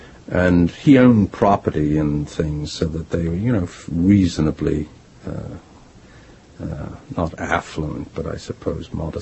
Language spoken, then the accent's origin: English; New York City, New York, United States; little main street, Gatona Avenue, and literally was like a little Midwestern town. And that's where I grew up in the Bronx.